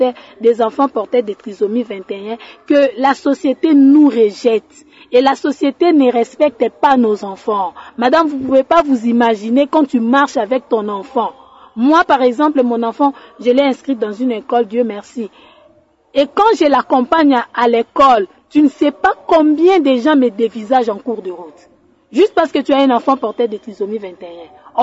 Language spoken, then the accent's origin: French; DR Congo; Nous sommes des Congolais comme eux, nous sommes des êtres humains comme eux.